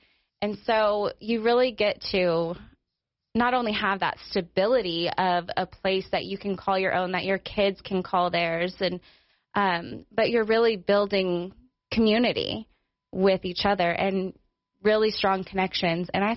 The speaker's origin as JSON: {"language": "English", "town": "Cody", "region": "Wyoming", "country": "United States", "said": "I'm from Cody, so we came back to Wyoming and really just trying to make a better life and a safer life for my kids."}